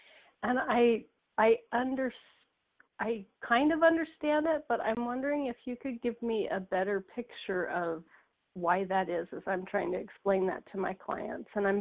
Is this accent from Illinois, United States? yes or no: no; Idaho, United States; I'm from Idaho